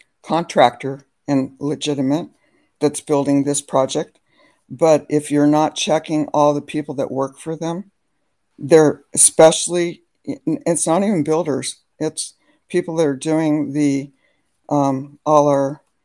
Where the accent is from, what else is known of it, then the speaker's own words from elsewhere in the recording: California, United States; moved away as an adult; I moved here from California in 2015. I lived in California for over 30 years. My dad was born City of Angels in Los Angeles, so longtime Californian.